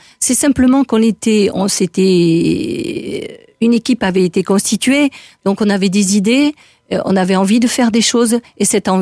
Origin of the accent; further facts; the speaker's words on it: Saint-André-de-Najac, Occitanie, France; born there; moi, je suis née à Saint-André-de-Najac. Donc, c'est à côté de Najac. C'est dans le canton. J'ai commencé à travailler à Paris